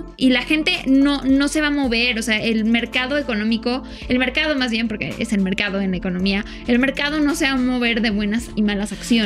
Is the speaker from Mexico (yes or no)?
yes; Mexico; como mexicana